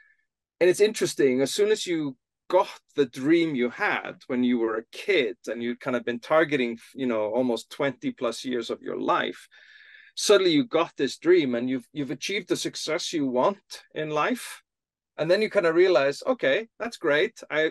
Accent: Iceland; I was raised up in Iceland and we, of course, got television, but not on Thursdays.

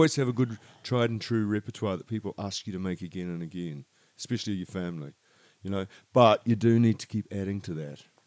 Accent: New Zealand; like all Kiwis, you know, I'm bits are from everywhere.

